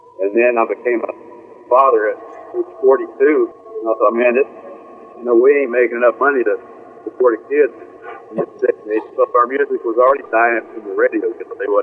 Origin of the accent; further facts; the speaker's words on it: Florida, United States; moved away as an adult; I grew up in the … era. I liked … all them guys … But as I got older, I started listening to country. And we had to leave Florida when I graduated from high school